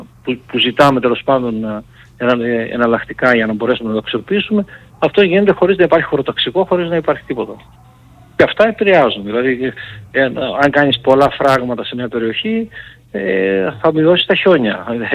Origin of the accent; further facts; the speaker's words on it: Granitsa, Greece; Εμένα στο χωριό μου είναι η Γρανίτσα